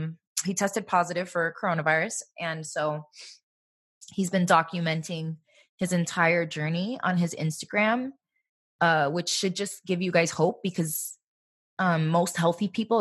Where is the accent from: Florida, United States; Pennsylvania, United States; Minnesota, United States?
Florida, United States; Miami; Because we grew up in Miami